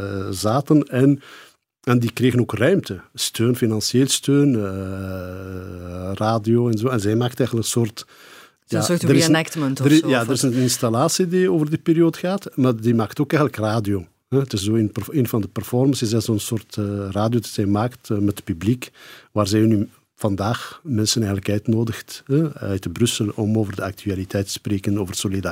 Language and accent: Dutch; Morocco; Ik zelf persoonlijk, ik kom uit het noorden van Marokko